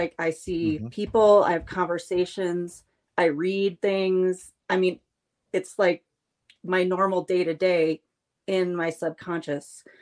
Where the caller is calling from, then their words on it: Colorado, United States; I'm in Colorado tonight.